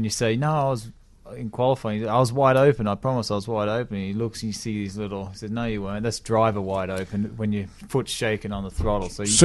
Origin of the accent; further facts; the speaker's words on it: Toowoomba, Queensland, Australia; I grew up in Toowoomba, Australia.